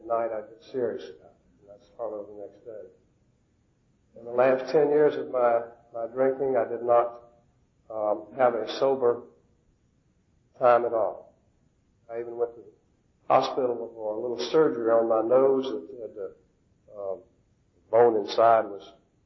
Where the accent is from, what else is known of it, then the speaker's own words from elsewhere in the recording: Atlanta, Georgia, United States; I was born and raised here in Atlanta. This is Smyrna here, but Atlanta's not too far away, in this area.